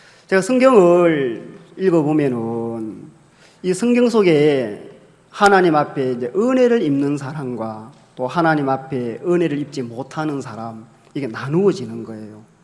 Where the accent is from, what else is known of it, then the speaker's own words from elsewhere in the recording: Jeju, South Korea; 예, 저는 제주도에서 왔습니다. 제주도도 해외인데 예, 아닙니까? 예, 비행기 타고 왔거든요.